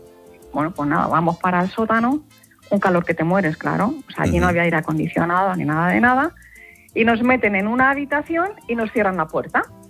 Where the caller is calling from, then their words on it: San Agustín de Guadalix, Community of Madrid, Spain; de San Agustín de Guadalix, vecina de algún que otro tertuliano.